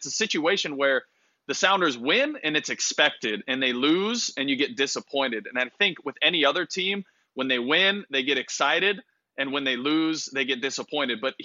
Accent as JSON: {"language": "English", "region": "Arizona", "country": "United States", "said": "and I'm from Arizona, from the desert. So it shut down when it rained in Arizona, right?"}